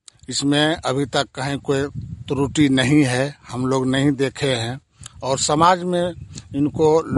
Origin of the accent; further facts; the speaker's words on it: Basdevpur, Bihar, India; मैं बासदेवपुर पंचायत से हूँ